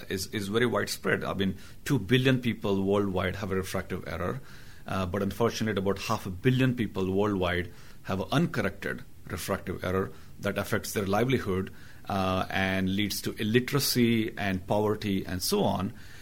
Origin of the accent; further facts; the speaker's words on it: India; English is a second language; I come from India